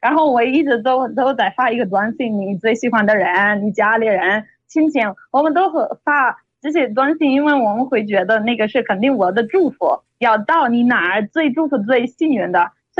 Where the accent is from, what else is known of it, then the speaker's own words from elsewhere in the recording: Italy; Chinese is a second language; 来自意大利。